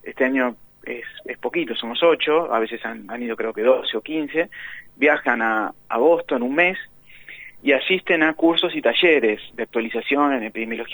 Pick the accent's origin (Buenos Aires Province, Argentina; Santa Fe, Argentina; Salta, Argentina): Buenos Aires Province, Argentina; La Plata; Sí, vivo en La Plata, me crié en La Plata, primaria, secundaria, universidad, residencia, todo en La Plata.